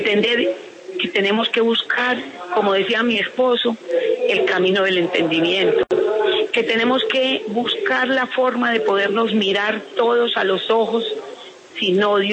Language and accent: Spanish; Colombia; 54 años, más de 260 mil colombianos muertos. Yo sí le juro que yo no quiero más, ni una víctima más en mi país.